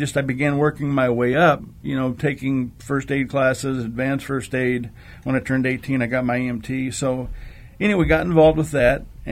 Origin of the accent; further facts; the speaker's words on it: Colorado, United States; also born or lived in Maryville, Missouri; Not born and raised. Raised.